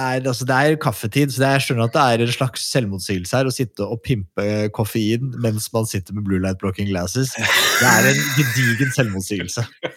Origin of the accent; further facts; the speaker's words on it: Skedsmokorset, Akershus, Norway; Jeg vokste opp på Skedsmokorset